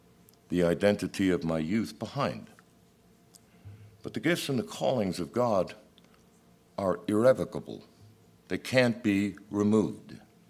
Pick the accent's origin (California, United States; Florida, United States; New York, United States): New York, United States; Brooklyn; When I was young, I was raised in the Holy Land in Brooklyn, where there were more Jews than there was in all of Israel.